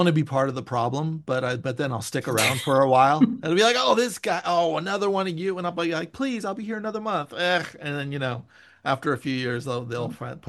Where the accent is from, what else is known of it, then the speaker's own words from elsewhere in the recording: Millbrae, California, United States; also born or lived in San Francisco; now in Los Angeles, United States; up near the airport in San Francisco. I grew up in Millbrae, and then I lived